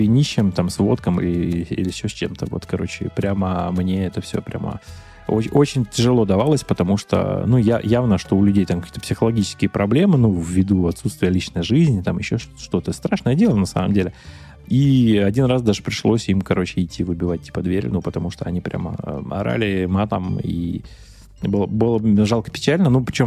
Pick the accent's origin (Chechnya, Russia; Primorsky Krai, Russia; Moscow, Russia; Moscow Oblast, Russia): Primorsky Krai, Russia; Arsenyev; в городе Арсеньеве, откуда я родом? Много раз про него уже рассказываю, да. Жил я на улице Калининской, дом 14А, и квартира у нас была 33-я квартира.